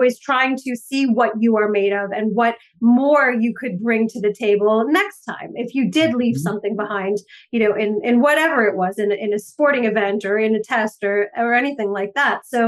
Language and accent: English; Staten Island, New York, United States; Staten Island.